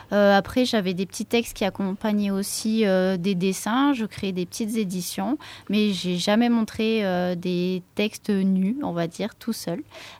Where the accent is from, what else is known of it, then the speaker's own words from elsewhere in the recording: Provence-Alpes-Côte d'Azur, France; Alors moi, je viens de la région de Sisteron, donc qui n'est pas du tout loin, de l'autre côté de la montagne.